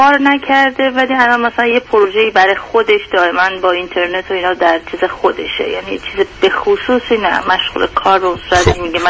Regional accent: Iran; moved away as an adult; و 7 سالش بوده ما از ایران اومدیم بیرون، خارج از کشور

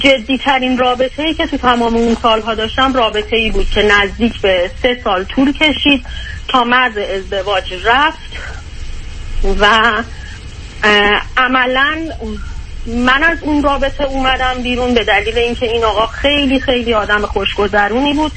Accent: Iran; moved away

